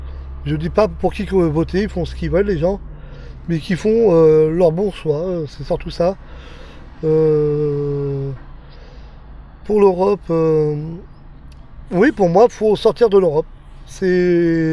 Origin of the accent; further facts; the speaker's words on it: France; Parce qu'on est des Français, comme lui c'est un Français, il doit nous comprendre quand même.